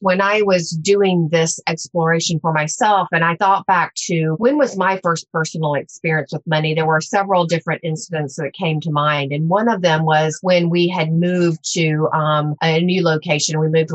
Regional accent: the South, United States; I know I was raised in the South, so I heard things like money doesn't grow on trees

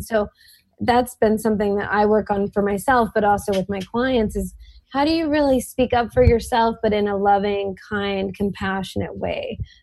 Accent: the South, United States; I grew up in the South personally

